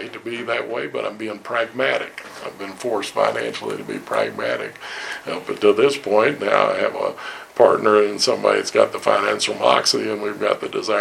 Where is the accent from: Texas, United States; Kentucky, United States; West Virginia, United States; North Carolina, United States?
Kentucky, United States; Louisville; also born or lived in New Orleans; Hey, I was living in New Orleans when Katrina hit. That's the fleur-de-lis. I'm from Louisville, Kentucky.